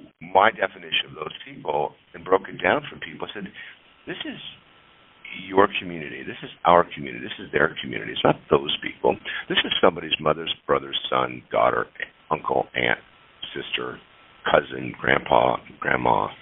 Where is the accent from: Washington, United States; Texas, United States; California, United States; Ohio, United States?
California, United States; San Diego; and I grew up in San Diego